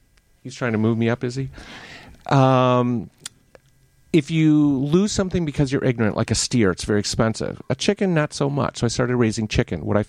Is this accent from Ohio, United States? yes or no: no; Detroit, Michigan, United States; I grew up in Detroit. I'm a city kid.